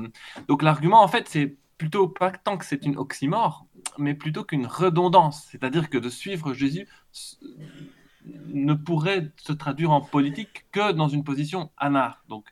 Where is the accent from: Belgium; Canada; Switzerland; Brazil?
Belgium; also born or lived in Greece / France; now in England, United Kingdom; moi, je suis franco-grec, mais j'ai grandi en Belgique, je vis en Angleterre depuis 20 ans. Ça fait que mon français peut sonner correct parfois, mais parfois vraiment pas tout à fait.